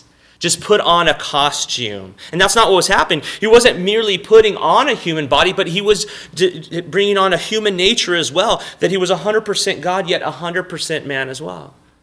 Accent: Texas, United States; I grew up in South Texas, and you know, you have carne guisada.

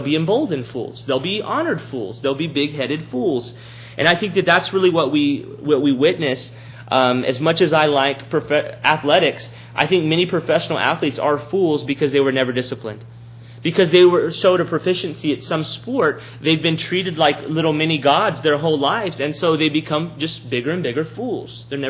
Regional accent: Texas, United States; I maybe snowed once, a couple little flurries my 18 years of growing up in South Texas.

